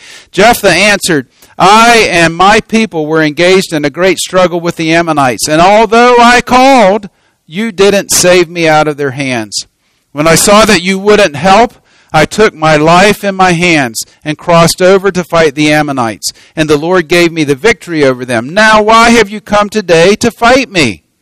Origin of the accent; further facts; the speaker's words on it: North Carolina, United States; Now, for me, I grew up in North Carolina, and when I say pen, I'm talking about this.